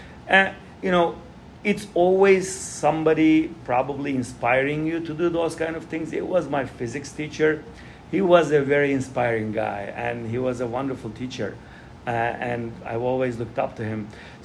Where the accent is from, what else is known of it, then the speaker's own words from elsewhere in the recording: Turkey; I'm originally from Turkey